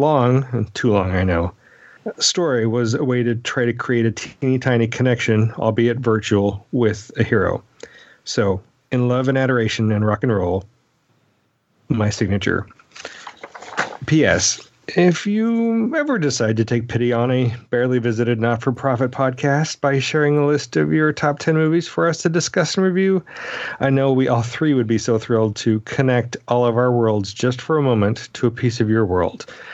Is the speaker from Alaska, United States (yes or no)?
yes; Alaska, United States; I grew up in Alaska, a child of the 70s. I was bookended by two brothers, one a few years older, one a few years younger.